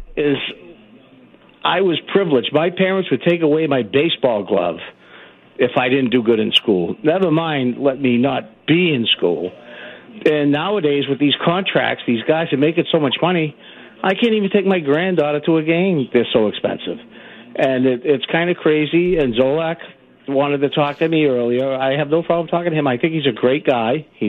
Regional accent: Milford, Massachusetts, United States; now in New Hampshire, United States; from New Hampshire. I'm originally from Milford, Massachusetts.

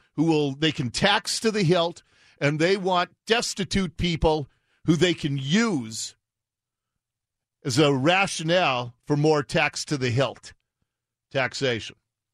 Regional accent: Seattle, Washington, United States; I'm one who was born and raised in Seattle, I had to get out. I got out like 30 years ago. I have lived in the suburbs more than I lived in Seattle. But I still consider Seattle my home.

